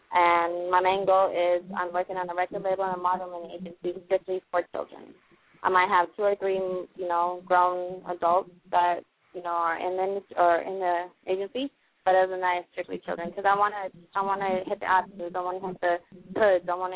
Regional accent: Nampa, Idaho, United States; now in Miami, United States; I am 24 years old. I'm from Nampa, Idaho, born and raised. I just moved to Miami about 8.5 months ago.

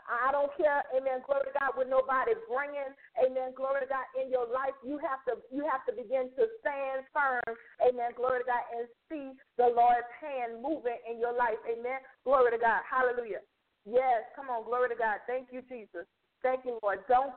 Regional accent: New Orleans, Louisiana, United States; I'm from New Orleans, so sometimes when I say stuff, it's not going to be the way you say it, okay?

